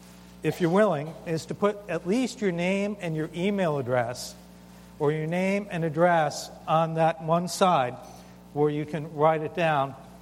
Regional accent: New York, United States; Shalom. I'm from New York. I thought I spoke fast, but obviously, you know, that's, wow.

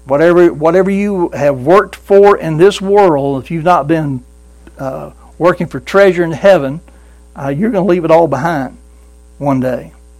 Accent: Brunswick, Georgia, United States; I remember growing up in Brunswick, Georgia, and when we were growing up, school always got out at 3:15.

